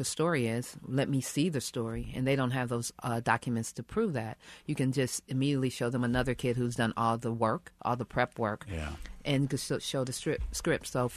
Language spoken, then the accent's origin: English; Kansas City, Missouri, United States; growing up in Kansas City, we spent a lot of time at the school.